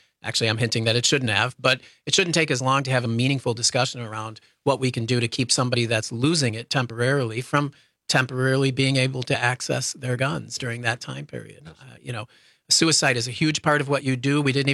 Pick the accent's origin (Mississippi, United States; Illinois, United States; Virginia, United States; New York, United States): Illinois, United States; Chicago; You know, Chicago, my hometown, being thrown out as an example of, you know, just a war zone